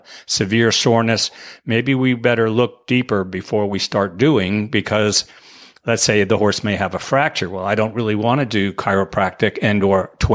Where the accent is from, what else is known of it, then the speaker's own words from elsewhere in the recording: New York, United States; I'm from New York